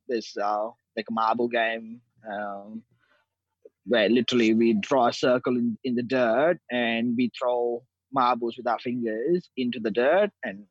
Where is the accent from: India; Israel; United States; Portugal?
India; Mysore, Karnataka; English is a second language; moved away as an adult; now in Australia; I grew up in India, in a town called Mysore, which is like south of India. I lived there for 18 years before I moved to Australia.